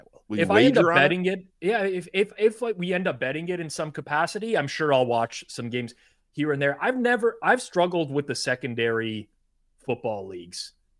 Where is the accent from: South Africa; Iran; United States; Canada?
Canada; sacrilegious to say as a Canadian